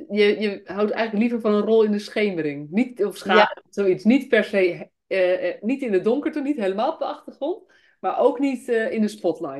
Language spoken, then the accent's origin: Dutch; Netherlands; want dit is natuurlijk iets waar we als Nederlanders helemaal niet goed in zijn.